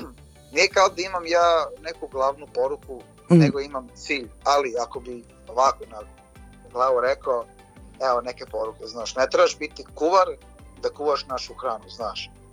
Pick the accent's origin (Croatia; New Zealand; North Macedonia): New Zealand; jeste da sam odrastao na Novom Zelandu, ali odrastao sam u srpsku kuću sa srpskim roditeljima.